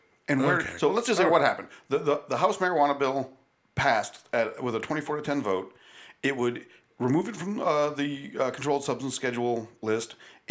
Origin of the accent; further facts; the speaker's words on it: Buffalo, New York, United States; I'm from Buffalo. I can tell you that the SAFE Act in New York is a garbage law